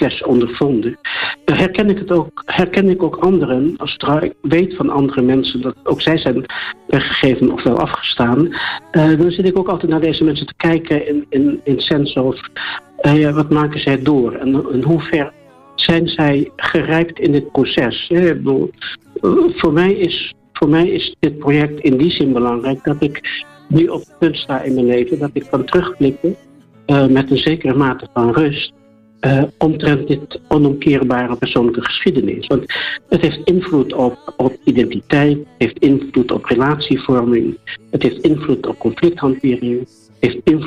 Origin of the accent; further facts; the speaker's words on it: Oostburg, Zeeland, Netherlands; born there; also born or lived in Moordrecht / Vught / Culemborg; now in Nijmegen, Netherlands; overal in Nederland was ik woonachtig. Geboren in Oostburg. Een tijd in Moordrecht gewoond. Een tijd in Vught gewoond. Een tijd in Culemborg gewoond. En heden de dagen, eigenlijk sinds de jaren 80, woon ik in Nijmegen.